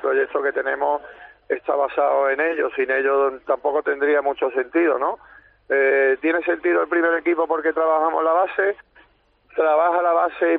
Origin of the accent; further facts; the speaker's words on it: Antequera, Andalusia, Spain; ver el balonmano en la ciudad donde has nacido y donde te has criado y de donde eres, pues la verdad es que es una satisfacción grande.